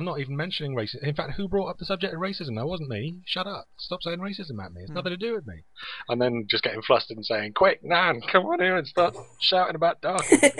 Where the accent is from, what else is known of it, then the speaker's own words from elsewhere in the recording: Wales, United Kingdom; But being born in Wales, living in Wales, and having spent most of my life in Wales, I think that's more the qualification.